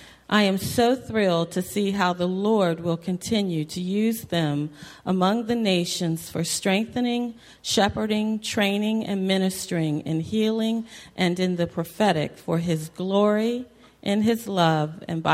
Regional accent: South Africa; from South Africa.

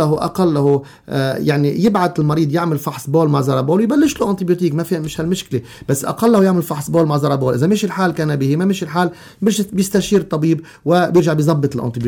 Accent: Lebanon; نحن كلنا لبنانية بالنهاية

